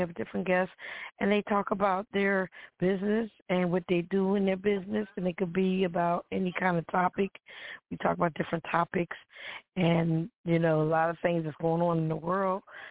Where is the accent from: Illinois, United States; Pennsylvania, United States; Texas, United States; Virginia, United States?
Pennsylvania, United States; Philadelphia; Well, I'm from Philadelphia.